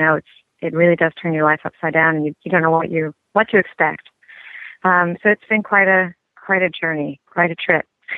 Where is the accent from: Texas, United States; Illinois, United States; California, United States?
Texas, United States; Austin; I grew up in Austin, Texas, which is called the live musical capital of the world.